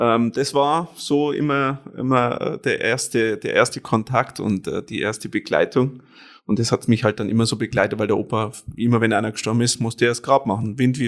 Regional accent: Penting, Bavaria, Germany; Gebürtig komme ich aus Penting, das ist bei Neuenburgfenwalde.

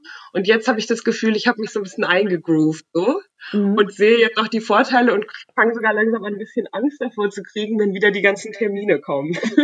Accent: North Rhine-Westphalia, Germany; born there; also born or lived in Bonn; Also ich bin am Rhein geboren, mit Blick auf den Rhein fast.

